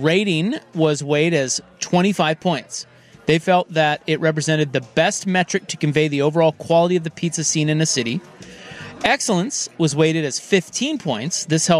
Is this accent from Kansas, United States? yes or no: yes; Salina, Kansas, United States; Like, I'm from Salina. I don't think anything is the best.